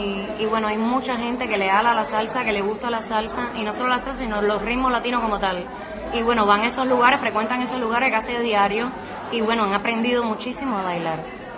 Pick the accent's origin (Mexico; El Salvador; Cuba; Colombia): Cuba; yo soy cubana. Y los cubanos no han tenido ni van a tener futuro